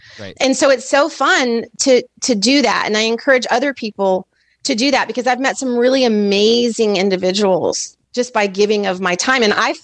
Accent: St. Louis, Missouri, United States; Like, I'm from St. Louis originally, go Cards.

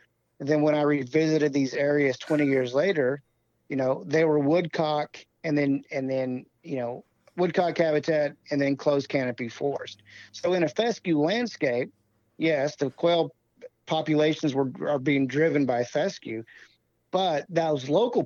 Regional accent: Missouri, United States; where I grew up hunting in Southwest Missouri

